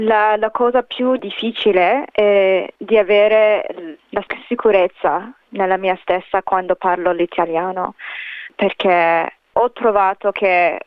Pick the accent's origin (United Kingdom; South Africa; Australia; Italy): Australia; Perth, Western Australia; Italian is a second language; Sono nata in Australia, a Perth, di genitori egiziani, quindi parlava sempre a casa l'inglese e l'arabo, e adesso all'università studio il francese